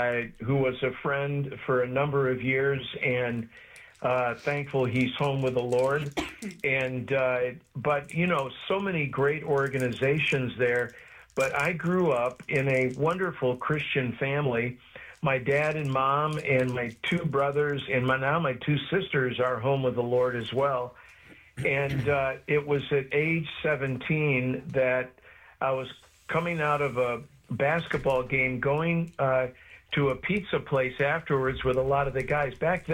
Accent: Chicago, Illinois, United States; now in Florida, United States; we can't imagine, both of us, I'm from Chicago area, she's from Michigan, we wouldn't trade sand over snow for anything in the world now.

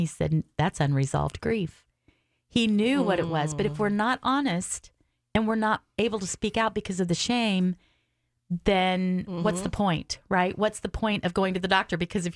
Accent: Missouri, United States; Missouri was also fighting, and I'm from Missouri, so that's where I had my first abortion.

